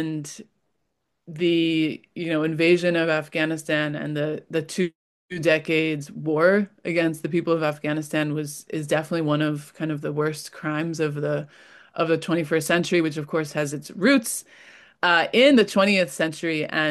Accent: United States; And I think, as you're from Britain, I'm from the United States

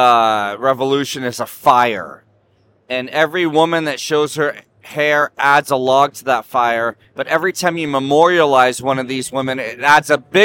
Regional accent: California, United States; born or raised there; also born or lived in Iran

